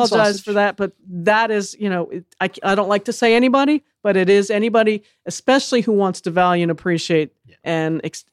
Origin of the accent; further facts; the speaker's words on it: New Jersey, United States; I grew up in the Jersey Shore area, and I had an Italian mom.